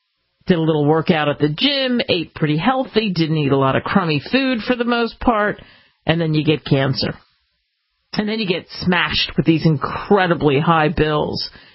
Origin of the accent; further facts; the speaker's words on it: United States; And I remember the cab driver saying to me, I don't know why, where are you from, lass? America. Then by the time he heard my accent, oh, of course, going back to the U.S., eh? Yep.